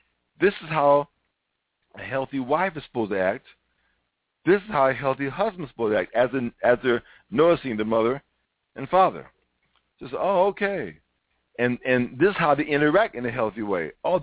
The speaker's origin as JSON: {"language": "English", "town": "Chicago", "region": "Illinois", "country": "United States", "tie": "born or raised there", "said": "When I grew up in Chicago, I did have a mother and father, but my father was a workaholic."}